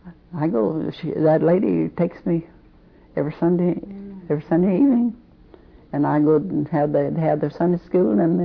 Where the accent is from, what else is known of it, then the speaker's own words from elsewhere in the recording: Oklahoma, United States; born there; now in California, United States; I don't mind being called Okie. I'm proud of how it was. I was born in Oklahoma.